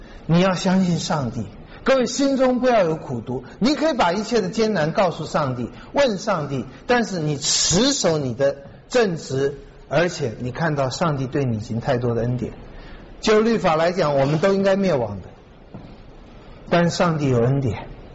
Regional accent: Taiwan; 我是会说中文的，大概就跟我成长的环境有关系，我是在台湾长大的嘛。

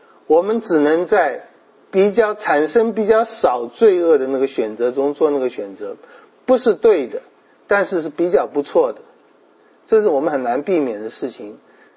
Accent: China; 我实在说我们中国人很难接受的

